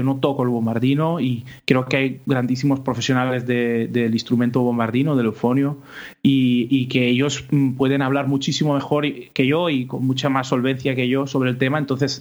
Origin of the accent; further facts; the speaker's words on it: Bellreguard, Valencian Community, Spain; con la banda de mi pueblo, de Bellreguard, en Valencia